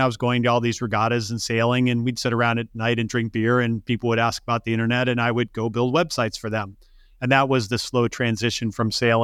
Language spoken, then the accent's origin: English; Illinois, United States; I grew up outside Chicago, living on Lake Michigan, and I grew up as a sailboat racer.